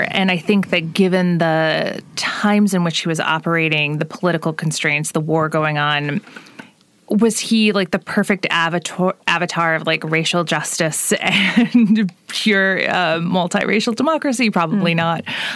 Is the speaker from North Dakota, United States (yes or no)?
no; Evansville, Indiana, United States; I'm from Evansville originally.